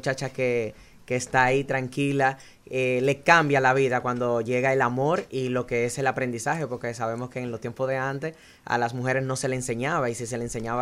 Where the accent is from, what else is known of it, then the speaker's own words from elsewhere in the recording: Monte Plata, Dominican Republic; now in Santo Domingo, Dominican Republic; lleva esa siembra de teatro, esa semillita a Monte Plata, mi pueblo.